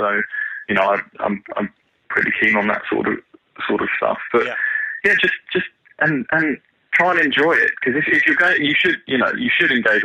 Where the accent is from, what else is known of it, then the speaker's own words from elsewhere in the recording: United Kingdom; you know, we're British, so think about all those people who are too polite to actually complain about things.